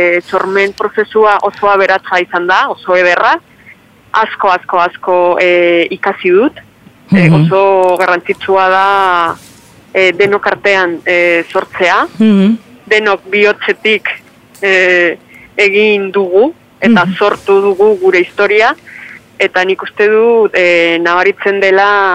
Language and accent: Basque; Colombia; now in Spain; orain dela bi 12 urte iritsi nintzen ona Euskal Herrira. Baina bueno, ni naiz migratzaile. Euskalduna naiz. Eta kolombiarra naiz, noski baiet.